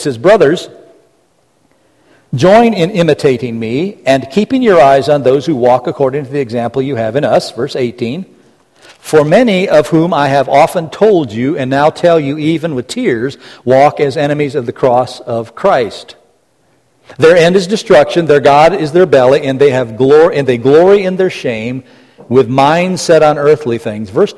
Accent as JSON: {"language": "English", "country": "United States", "said": "I love being an American, even if I don't like the way things have degenerated in just about every way in my lifetime."}